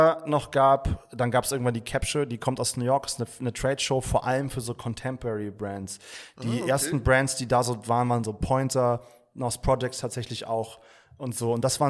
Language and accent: German; Norderstedt, Schleswig-Holstein, Germany; Ich bin große Teil meiner Kindheit aufgewachsen in Norderstedt, direkt nördlich von Hamburg. Das ist aber schon Schleswig-Holstein.